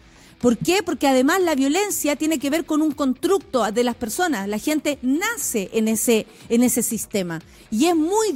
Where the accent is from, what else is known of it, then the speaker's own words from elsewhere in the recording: Chile; pero como ciudadana chilena, sí me pareció positivo